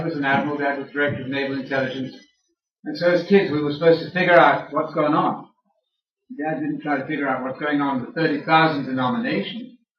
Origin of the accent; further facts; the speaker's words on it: Alabama, United States; I'm from Alabama. I've always come from a river.